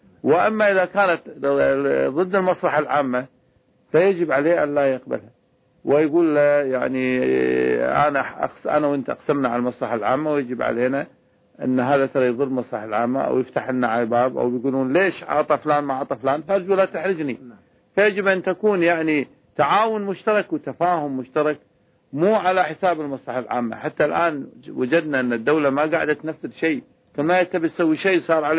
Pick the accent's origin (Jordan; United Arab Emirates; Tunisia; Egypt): Jordan; يعني الحين عندنا بالأردن